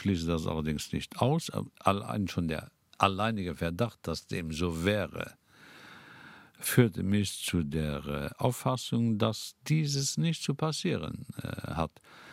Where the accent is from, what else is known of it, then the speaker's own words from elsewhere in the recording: Luxembourg; Ich bin als Luxemburger überhaupt nicht damit einverstanden